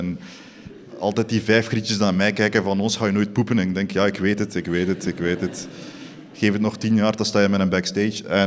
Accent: Eeklo, Flanders, Belgium; ik kom origineel van Eeklo en daar zijn niet echt kunstscholen.

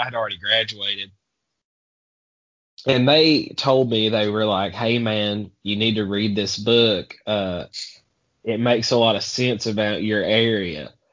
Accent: Kentucky, United States; Yeah, so I'm from Eastern Kentucky. It's great. Hillbilly is probably a weird word. No one really says that around here too often. But being Appalachian's like a wild thing.

